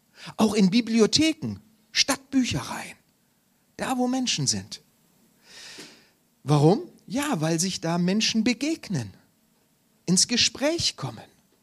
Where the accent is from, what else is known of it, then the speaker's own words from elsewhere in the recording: Solingen, North Rhine-Westphalia, Germany; Ich komme aus Solingen